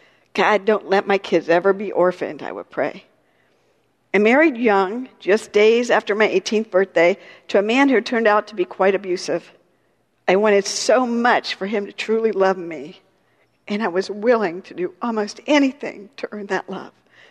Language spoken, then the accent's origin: English; Columbus, Ohio, United States; born there; I was born in 1961 in Columbus, Ohio, so I'm a Buckeye